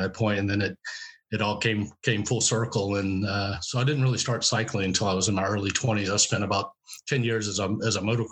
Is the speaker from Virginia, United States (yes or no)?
yes; Virginia, United States; I'm originally from Virginia. It's what they call Southside Virginia, which is tobacco farming country, actually.